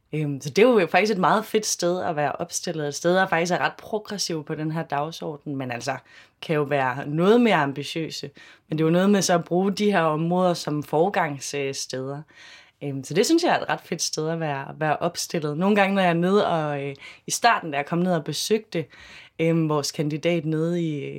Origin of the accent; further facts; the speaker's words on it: Central Denmark Region, Denmark; now in Copenhagen, Denmark; Oprindeligt er jeg fra Østjylland, der hvor Rasmus også er fra, egentlig.